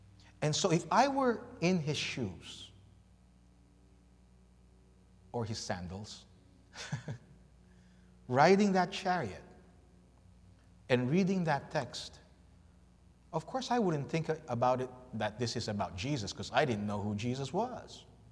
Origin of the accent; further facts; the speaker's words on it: Philippines; I'm from the Philippines. My membership is in the Philippines Conference.